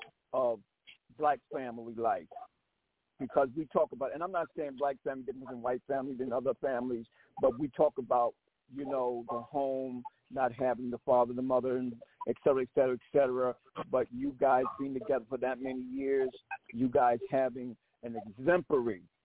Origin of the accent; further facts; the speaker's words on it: South Carolina, United States; Everybody know I'm crazy. They know I'm crazy from South Carolina.